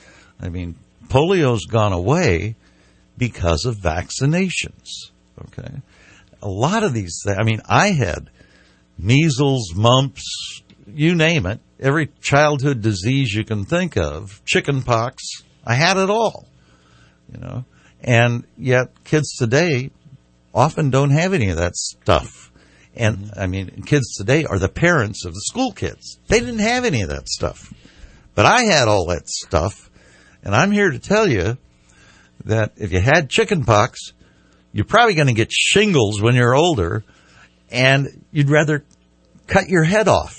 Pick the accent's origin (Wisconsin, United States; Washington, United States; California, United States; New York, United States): California, United States; I mean, in the little town I grew up in the San Joaquin Valley of California